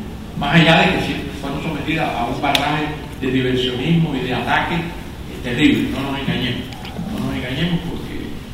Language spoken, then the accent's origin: Spanish; Cuba; y si alguien lo sabemos nosotros somos los cubanos, ¿no?